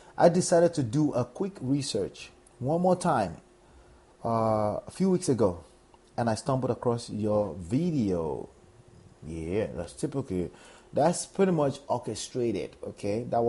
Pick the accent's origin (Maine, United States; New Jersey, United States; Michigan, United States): New Jersey, United States; when it comes to New Jersey, because that's my home state.